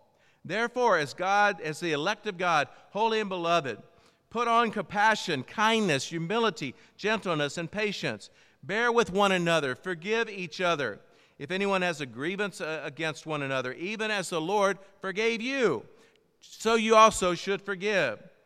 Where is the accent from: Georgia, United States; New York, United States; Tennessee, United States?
Tennessee, United States; I grew up in Tennessee, and in Middle Tennessee, we would go out in the summer and we would play in the fields.